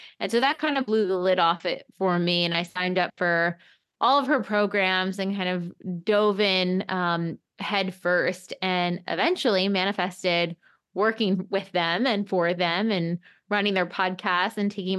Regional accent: East Coast, United States; moved away as an adult; now in Los Angeles, United States; So I think I moved to Los Angeles from New York. I'm an East Coaster originally.

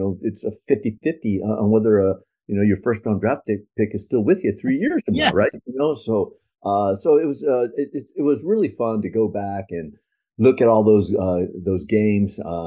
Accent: Houston, Texas, United States; So I was born in Houston. And we grew up a lot in Texas when my father went overseas to Vietnam and Korea. And we also were stationed in Fort Hood in Texas. So I grew up quite a bit in Texas.

